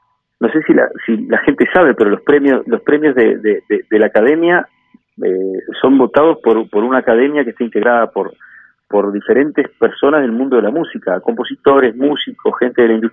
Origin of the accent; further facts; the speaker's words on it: Montevideo, Uruguay; soy del barrio Atahualpa, de Montevideo, y me crié en Punta Gorda y viví al final una temporada en Positos.